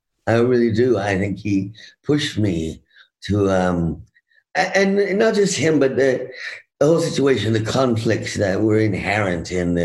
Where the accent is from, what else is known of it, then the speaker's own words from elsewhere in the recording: London, United Kingdom; Well, I grew up in London, you know. I know England very, very well, yes.